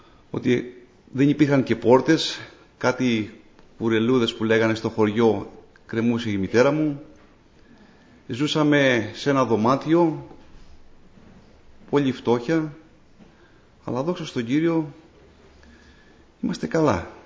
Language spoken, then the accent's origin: Greek; Gastouni, Western Greece, Greece; προσωπικά μέσα από μια οικογένεια πολύ πτωχή, μεγάλωσα στη Γαστούνη της Ηλίας. Είμαστε 6 αδέλφια.